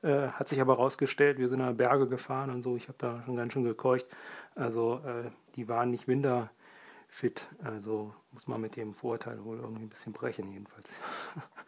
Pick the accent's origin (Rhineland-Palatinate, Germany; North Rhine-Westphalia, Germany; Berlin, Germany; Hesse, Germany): Hesse, Germany; Ich komme aus der Nähe von Lohfelden